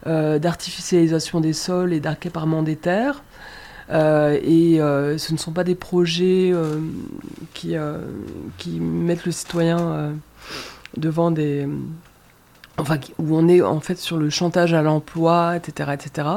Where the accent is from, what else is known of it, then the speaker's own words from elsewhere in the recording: Auvergne-Rhône-Alpes, France; moi je suis originaire de la Drôme